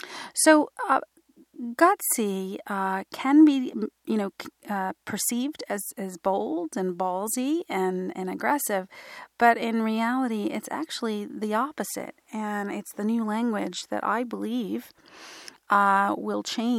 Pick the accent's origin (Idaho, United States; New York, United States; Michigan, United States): New York, United States; New York City; So I grew up on Wall Street. I went to college in the downtown New York City area and landed in financial services.